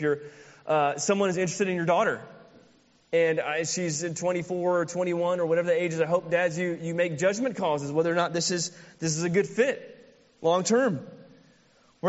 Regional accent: Midwest, United States; I grew up in the Midwest. And so we didn't have mountains or beaches

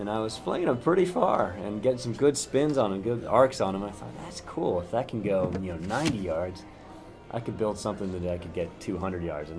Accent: Pennsylvania, United States; I grew up in Pennsylvania, and lacrosse was pretty local there, and, you know, sort of northeast sport.

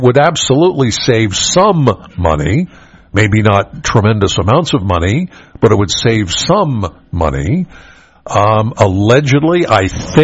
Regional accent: Pennsylvania, United States; I grew up in York County, Penn State, York.

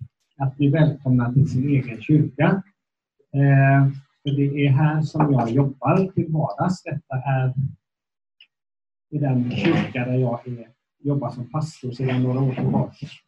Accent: Vetlanda, Jönköping County, Sweden; born there; upp i en pastorsfamilj i Frikyrkosverige. I Småland är jag född. Vi pratade om i bordet där jag satt, i Vetlanda. Riktig klassisk frikyrkomiljö.

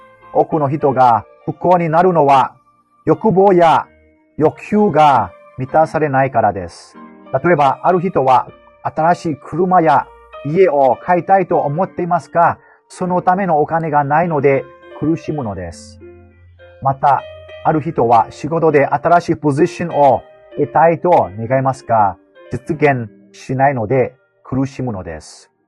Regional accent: Myanmar; Japanese is a second language; 私は仏教国であるミャンマーから来ました。幼少の頃から、私はブダの教えに影響を受けてきました。

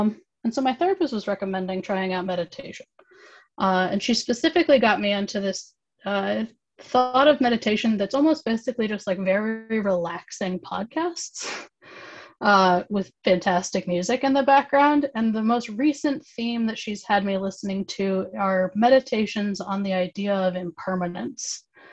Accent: Pacific Northwest, United States; now in Indiana, United States; I'm from the Pacific Northwest, and here in Indiana, there's not a lot of trees. And I haven't been back home in a really long time.

